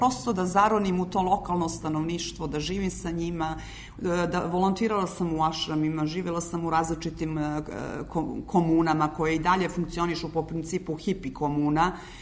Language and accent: Serbian; Montenegro; Kod nas u Crnoj Gori moja baba je govorila Kušin